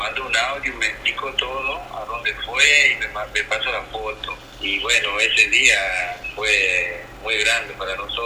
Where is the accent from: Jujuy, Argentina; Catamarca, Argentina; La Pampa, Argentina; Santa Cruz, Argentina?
Catamarca, Argentina; Andalgalá; also born or lived in Buenos Aires; Trabajé mucho tiempo en Buenos Aires y después me vine a poner mi taller acá en Andagala, de donde soy, porque yo soy de acá.